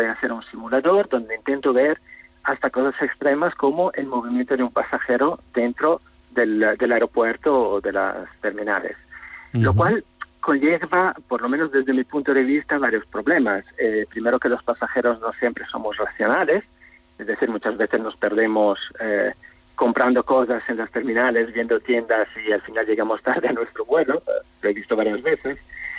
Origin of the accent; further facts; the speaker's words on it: Italy; Spanish is a second language; Somos varios italianos, curiosamente, trabajando allí